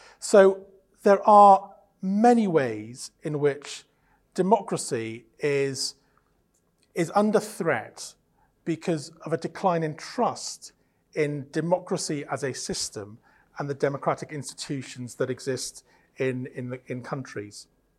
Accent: Wales, United Kingdom; I'm Welsh, so I speak Welsh and I speak English. But I'm typically British in I only speak those two languages

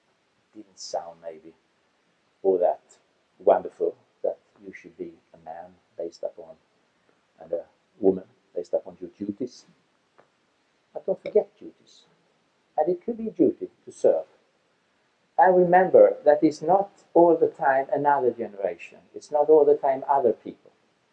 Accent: Sweden; is a member and an engaged member in the Christian Democratic Party in my home country of Sweden

